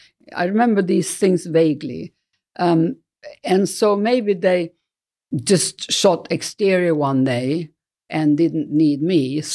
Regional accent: Scotland, United Kingdom; accent: Scottish; I did do my own Scottish accent at one point

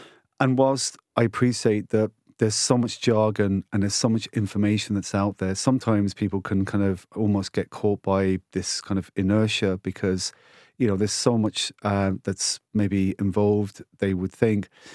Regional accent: London, United Kingdom; now in Cork, Ireland; So I grew up in London, Claire. I'm from Cyprus originally, hence the unusual surname. And I studied in finance, and I worked in investment banking. Then I met a woman, which is why I moved to Cork

